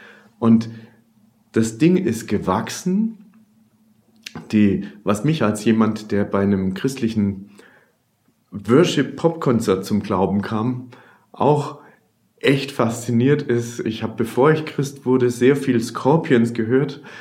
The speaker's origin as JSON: {"language": "German", "town": "Hanover", "region": "Lower Saxony", "country": "Germany", "said": "als stolzer Hannoveraner, es war ein VW-Variant."}